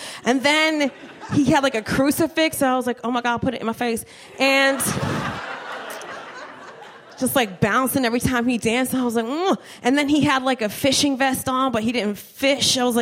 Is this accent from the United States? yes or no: yes; Trenton, New Jersey, United States; Like, telling people, like, I'm from Trenton, and it was like Italian, Irish, and Polish was exot